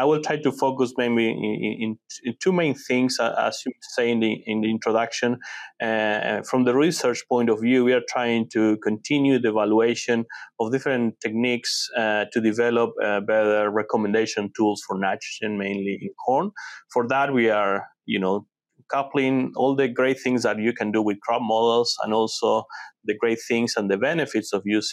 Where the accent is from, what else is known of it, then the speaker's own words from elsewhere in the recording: Cordoba, Córdoba, Argentina; now in United States; I'm not originally from the U.S. I grew up in Argentina, in Cordoba. It's a central part of the country. An area that we grow a lot of corn and peanuts and soybeans as well.